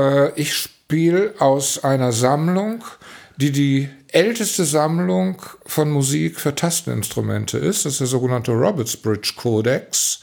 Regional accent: Velbert, North Rhine-Westphalia, Germany; born there; weil wir in Felbert, wo ich geboren bin, einen hervorragenden Organisten hatte

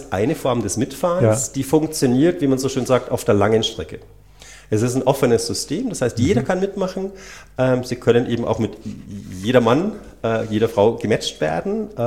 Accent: Seefeld, Bavaria, Germany; Ich komme aus Seefeld.

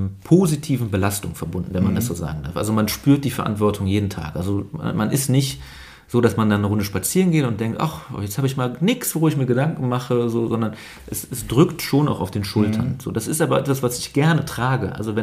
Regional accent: Aachen, North Rhine-Westphalia, Germany; ich bin ja in Aachen aufgewachsen und bin, da war ich schon 29, nach Herzogenrath gezogen.

